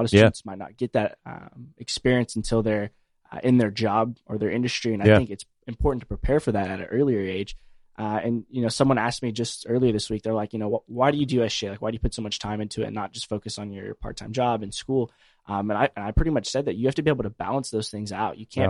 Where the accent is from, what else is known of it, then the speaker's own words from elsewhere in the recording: Pensacola, Florida, United States; I'm as well from Pensacola, Florida.